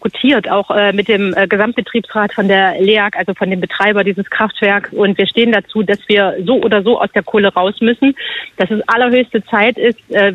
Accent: Leipzig, Saxony, Germany; das wissen wir hier im Osten genau, also ich komme aus Leipzig

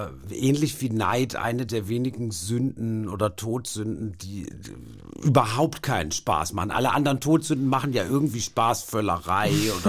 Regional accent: Baden-Württemberg, Germany; Was mich verwundert, weil ich bin eigentlich immer so ein Sommerkind gewesen und komme ja auch aus Baden-Württemberg, was so ein sonniges Bundesland ist.

